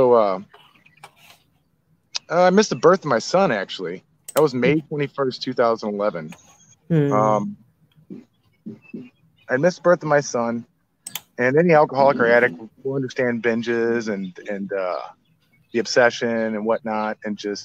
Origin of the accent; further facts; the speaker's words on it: St. Louis, Missouri, United States; someone had overheard that was staying at Charlie Street that I was from St. Louis, and I was looking for a place to go